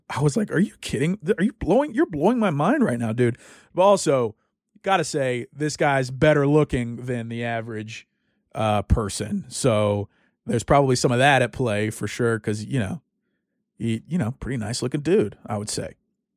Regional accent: the South, United States; now in Dallas, United States; I grew up in the South, and so it's almost a given.

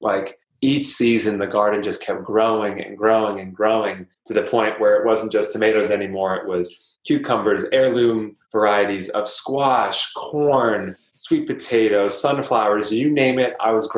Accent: White Plains, New York, United States; I grew up in White Plains, New York, not too far from our host here today.

